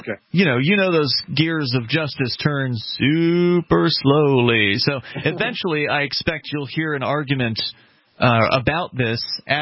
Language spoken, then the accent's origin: English; United States; I'm American.